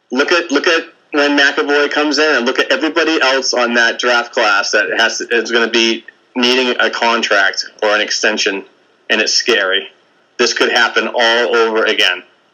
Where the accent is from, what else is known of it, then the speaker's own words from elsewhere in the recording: Melrose, Massachusetts, United States; I didn't grow up, but I grew up near Melrose, where Keith grew up, his father.